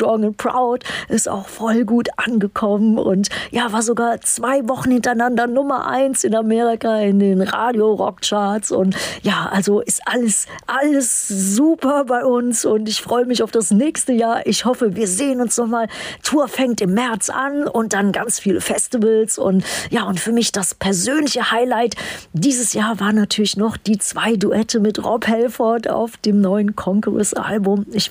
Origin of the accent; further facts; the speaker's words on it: Düsseldorf, North Rhine-Westphalia, Germany; dann noch in meiner alten Heimat Düsseldorf mit so vielen tollen Gästen und Musikern